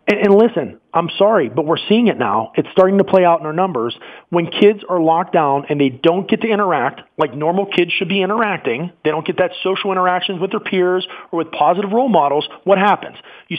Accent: Mount Pleasant, United States; In my hometown, Mount Pleasant

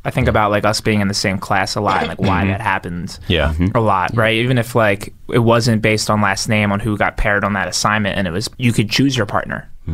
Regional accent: Pennsylvania, United States; Yeah, it's they're both in Bucks County, so born and raised in Bucks County.

